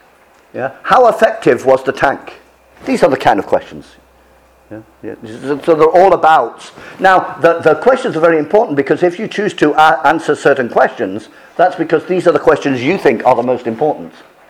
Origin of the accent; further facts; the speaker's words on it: United Kingdom; I always use Oxford dictionaries, of course, because we are British, aren't we?